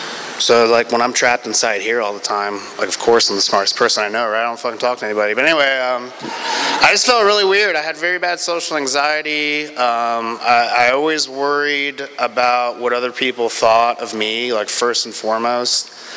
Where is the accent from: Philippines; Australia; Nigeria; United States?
United States; Tampa, Florida; I grew up in Tampa, just like Tyler.